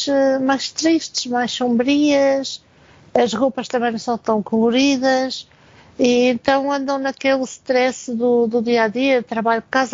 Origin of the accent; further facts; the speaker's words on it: Portugal; tenho aquela percepção que os brasileiros é um povo que é muito alegre, não é um povo tão cabisbaixo como nós, nós portugueses